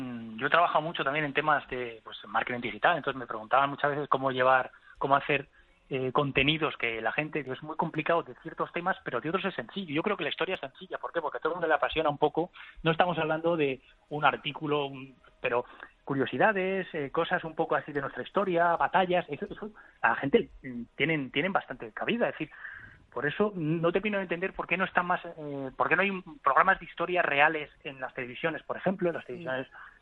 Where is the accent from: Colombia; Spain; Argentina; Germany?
Spain; Guadalajara, Castilla-La Mancha; Yo soy de Guadalajara